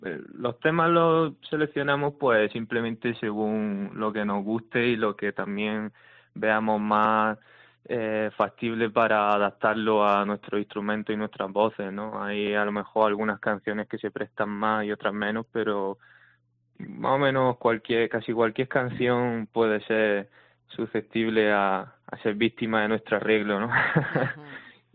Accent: Almuñécar, Andalusia, Spain; que somos de Almuñécar, queríamos retomar los certámenes, pero ya en nuestra provincia

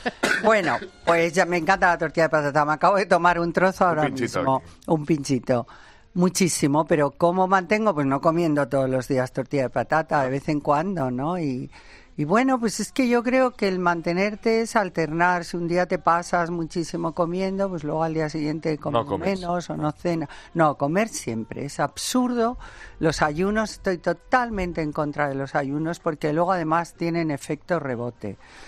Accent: Spain; Si yo no soy francesa, si soy española

